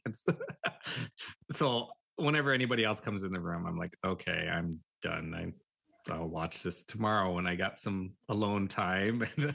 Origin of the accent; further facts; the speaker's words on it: North Dakota, United States; now in Fond du Lac Reservation, United States; I'm actually living here on the Fond du Lac Reservation. But I grew up out in North Dakota on the Fort Berthold Reservation, part of the MHA Nation. And I'm a Arikara.